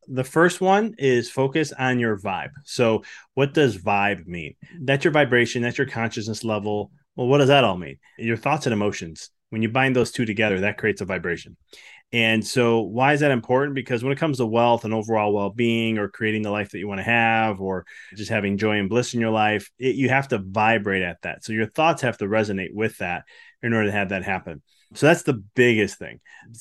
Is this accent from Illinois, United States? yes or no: yes; Chicago, Illinois, United States; moved away as an adult; I'm originally from Chicago, and my wife and I were looking to move out of state